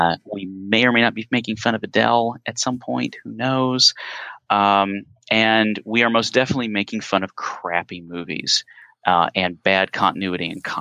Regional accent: United States; I do not play Pokemon Go and I am an American

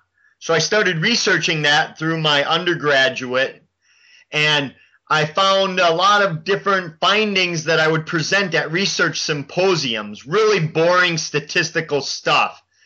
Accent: Wisconsin, United States; Yeah, I grew up in Wisconsin, which has three UFO capitals of the world, three different cities, and I grew up near one of those called Elmwood.

